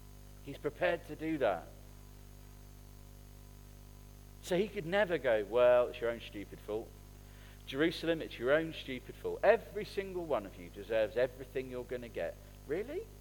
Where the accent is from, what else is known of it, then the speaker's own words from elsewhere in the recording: Portsmouth, South East England, United Kingdom; also born or lived in Nottingham; I stand here as someone who was obviously born in the greatest city on the earth, in Nottingham. Both me and Fran would agree. But I grew up in Portsmouth.